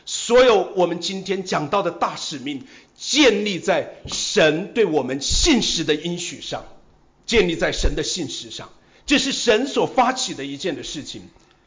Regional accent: Hubei, China; 我小的时候在湖北的一个农村的里面

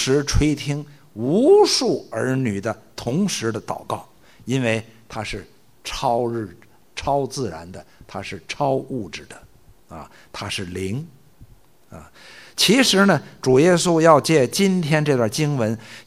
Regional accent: China; 君臣父子，这是我们中国人经常遵循的一种伦理关系啊。

